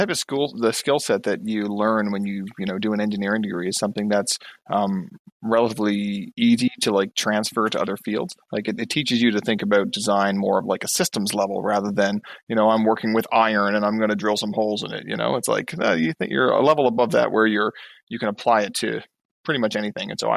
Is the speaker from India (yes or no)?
no; East Coast, Canada; I'm an entrepreneur from the East Coast of Canada.